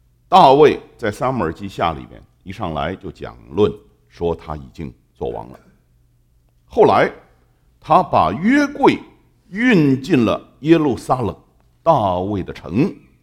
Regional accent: China; 那个我们中国人读书就为当官的

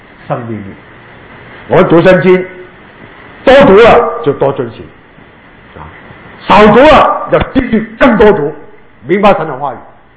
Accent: China; 我就说我们中国人最喜欢讲了

